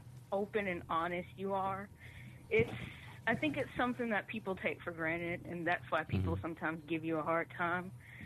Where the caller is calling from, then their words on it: Georgia, United States; from Georgia.